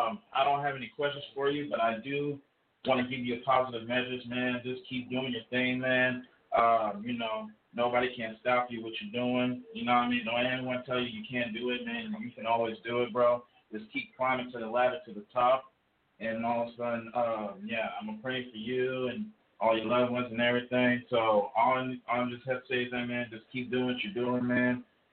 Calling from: Tulsa, Oklahoma, United States; from Tulsa, Oklahoma.

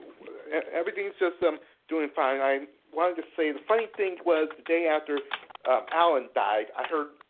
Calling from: Fayetteville, North Carolina, United States; I'm calling from North Carolina, Fayetteville, North Carolina.

